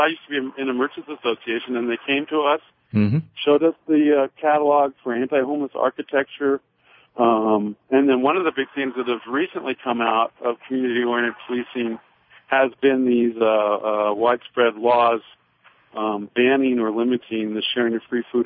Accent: Boston, Massachusetts, United States; I grew up in Boston and... you know, and I knew my policemen

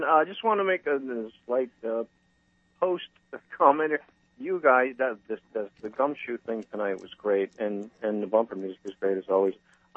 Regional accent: New Jersey, United States; now in South Carolina, United States; I am originally from Jersey, but I'm being held hostage in South Carolina.

